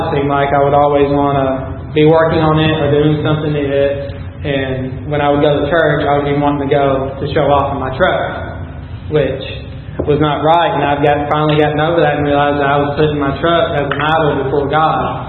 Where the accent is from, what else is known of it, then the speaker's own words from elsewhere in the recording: Kentucky, United States; I'm from Kentucky, I'm a farmer. I'm used to a traffic jam being a tractor and not being all this traffic.